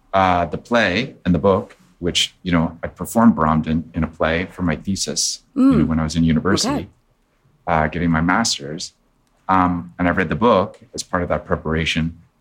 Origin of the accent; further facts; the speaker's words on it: Saskatchewan, Canada; at my age growing up in Saskatchewan.